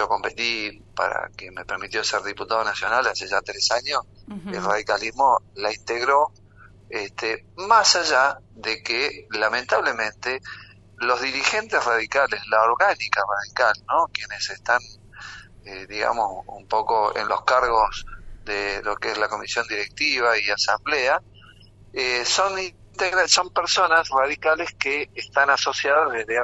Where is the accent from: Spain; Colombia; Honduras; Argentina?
Argentina; Bueno, por supuesto, como todo argentino